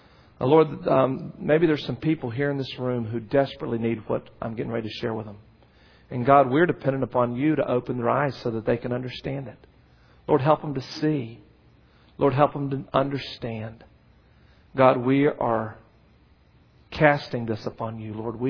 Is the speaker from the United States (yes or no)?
yes; North Carolina, United States; I grew up in North Carolina.